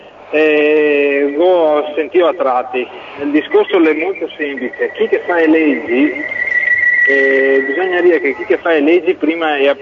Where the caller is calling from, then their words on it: Bassano, Veneto, Italy; Sono De Bassano.